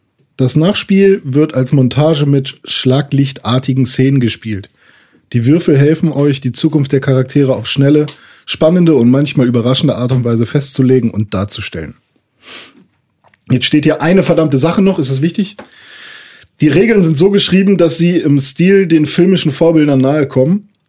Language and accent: German; Leiferde, Lower Saxony, Germany; Leifherde bei Gifhorn, richtig. Ja, 4000 Einwohner. Das sind ungefähr 10-mal weniger als in Gifhorn. Mittlerweile sogar 5-mal weniger vielleicht.